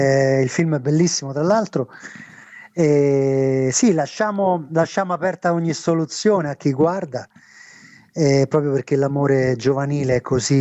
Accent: Rome, Lazio, Italy; essendo nato e cresciuto a Roma, sono … da sempre.

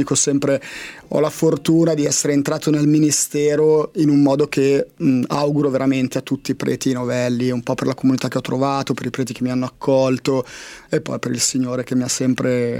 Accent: Busto Arsizio, Lombardy, Italy; sono cresciuto in oratorio, sono di Bustarsizio e tutta la mia infanzia, ma anche giovinezza, l'ho fatta vivendo molto l'oratorio.

